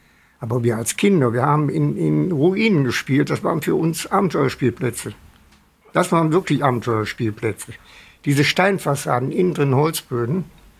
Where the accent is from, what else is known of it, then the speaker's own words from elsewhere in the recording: Wuppertal, North Rhine-Westphalia, Germany; Also, ich bin ja direkt nach dem Krieg geboren und ich erinnere mich an meine Kindheit auf Wischenhausen. Waren viele Ruinen, der Wupperentlang, viele Ruinen, Wupperfeld.